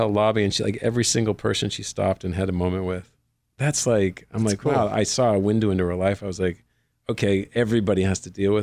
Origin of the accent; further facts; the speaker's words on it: Nova Scotia, Canada; I grew up in Nova Scotia, Far East Coast.